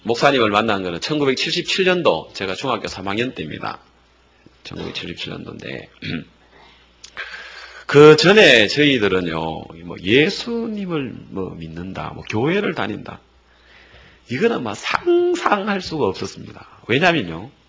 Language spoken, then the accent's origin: Korean; Hapcheon, South Gyeongsang, South Korea; 저희 고향은요 경남 합천군 가야면 그 치인리라고 해가지고요.